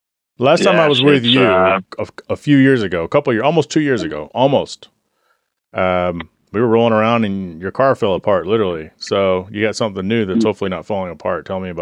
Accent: Texas, United States; But it's baked into me because I'm from Texas.

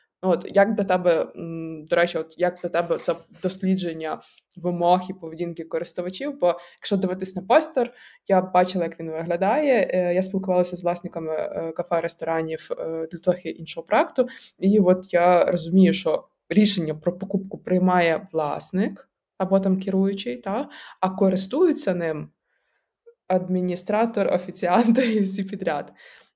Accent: Mukachevo, Zakarpattia Oblast, Ukraine; Я сама з Мукачева

